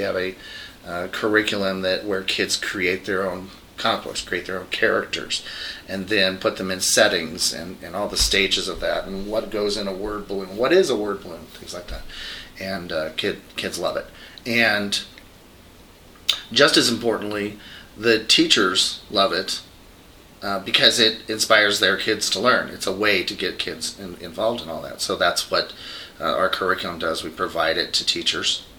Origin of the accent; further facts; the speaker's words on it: Boulder, Colorado, United States; now in Denver, United States; Yes, I grew up in Boulder.